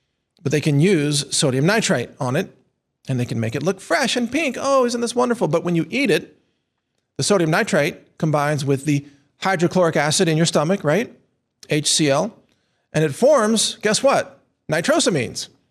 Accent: Texas, United States; me being a Texan, I'm not giving up my guns

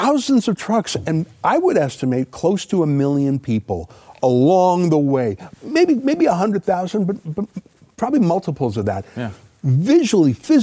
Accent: Canada; we're Canadian.

